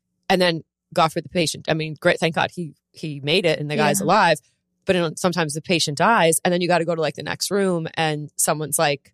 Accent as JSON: {"language": "English", "region": "New Jersey", "country": "United States", "said": "And first off, I'm from Jersey."}